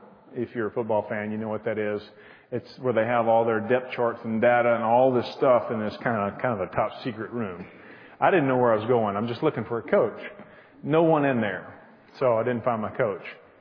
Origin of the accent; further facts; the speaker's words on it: the South, United States; I grew up churched in the South, but it was really just a kind of a tradition.